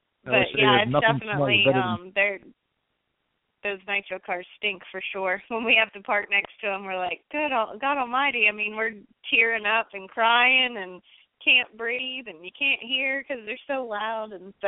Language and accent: English; Texas, United States; I mean, to each their own, but I'm from Texas. I like a steak.